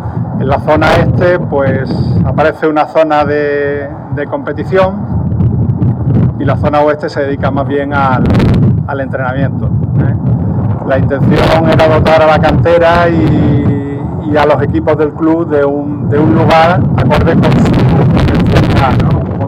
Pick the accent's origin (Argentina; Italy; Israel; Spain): Spain; Málaga, Andalusia; especialmente para mí como arquitecto, como malagueño y malaguista.